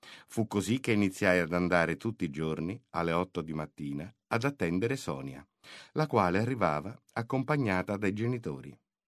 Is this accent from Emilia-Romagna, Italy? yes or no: yes; Bentivoglio, Emilia-Romagna, Italy; born there; Sono nato a Bentivoglio il 24 settembre 1971